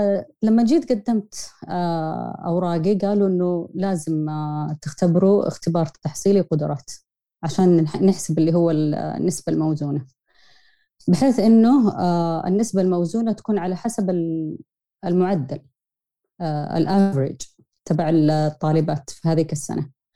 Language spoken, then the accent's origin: Arabic; Saudi Arabia; طبعا زي ما هو معروف يعني عندنا في السعودية